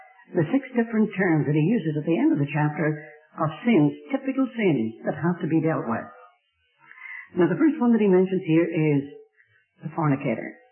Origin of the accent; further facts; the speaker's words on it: Ireland; I, being an Irishman, I have a fiery temper.